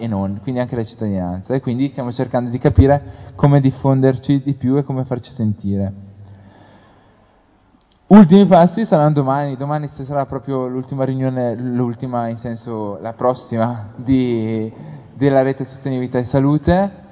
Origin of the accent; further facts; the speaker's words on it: Brescia, Lombardy, Italy; Io vengo da Brescia